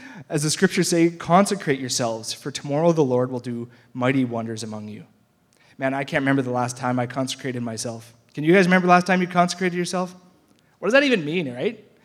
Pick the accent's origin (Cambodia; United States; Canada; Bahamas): Canada; Lloydminster; Growing up in Lloydminster, we like to go to Sandy Beach, just 15 minutes away, right?